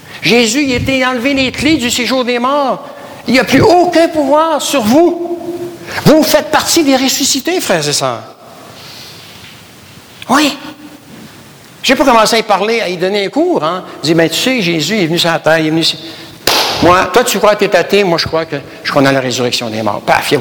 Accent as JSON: {"language": "French", "country": "Canada", "moved": "yes", "lives_now": "Belgium", "said": "Je n'ai sûrement pas d'ici avec l'accent que j'ai, hein. Et je leur dis, non, je viens du Canada."}